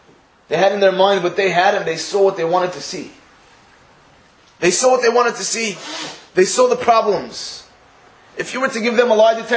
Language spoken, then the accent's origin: English; United States; And I myself, obviously I'm an American